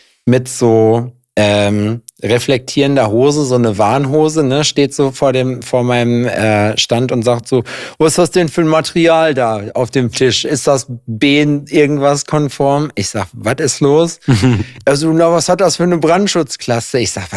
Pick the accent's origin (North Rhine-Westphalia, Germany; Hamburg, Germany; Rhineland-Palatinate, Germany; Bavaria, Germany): North Rhine-Westphalia, Germany; Lüdenscheid; Bei uns in Lüdenscheid hat sich mal bei einer Kirmes so eine Kapsel, so eine Gondel gelöst vom Breakdancer.